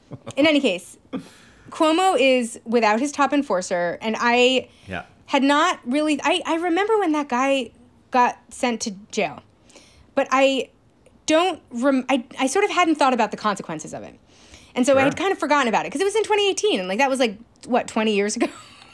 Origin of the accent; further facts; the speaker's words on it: New York, United States; now in California, United States; even though I technically live in California, but my home state of New York is going to be the state that has the highest tax rate for millionaires of any state in the union.